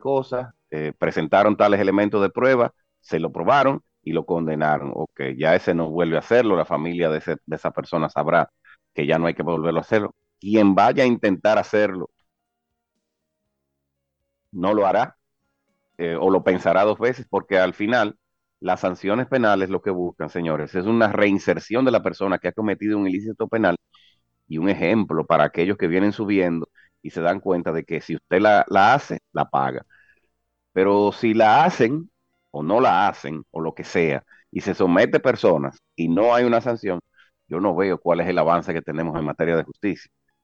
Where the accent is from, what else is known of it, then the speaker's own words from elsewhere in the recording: Dominican Republic; yo como ciudadano y como dominicano, hijo de Duarte, que nos dejó esta patria